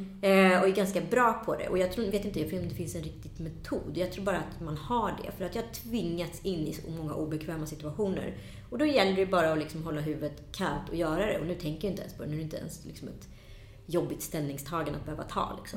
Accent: Garphyttan, Örebro County, Sweden; also born or lived in India / Kullavik / Strömstad; Jag är född i Indien, adopterad till Sverige 2,5. Då bodde jag fram till jag skulle fylla 10 år i en liten by eller ort utanför Örebro som heter Garphyttan. Efter det flyttade vi till Kullavik, strax utanför Särö i Göteborg.

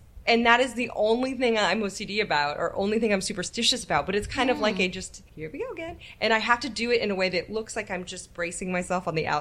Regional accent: California, United States; So, I grew up in the Bay Area.

